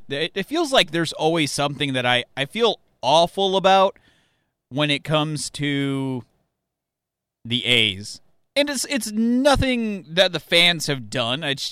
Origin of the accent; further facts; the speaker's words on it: California, United States; I grew up in the Bay Area. A lot of my friends are A's fans.